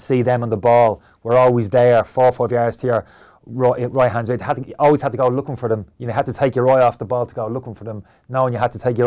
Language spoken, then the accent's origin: English; Dublin, Leinster, Ireland; We never were growing up in Dublin.